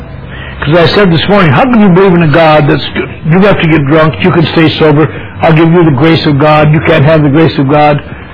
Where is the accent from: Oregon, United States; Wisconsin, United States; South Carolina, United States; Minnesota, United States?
Wisconsin, United States; No, I'm from Wisconsin. We like the Packers till they lost.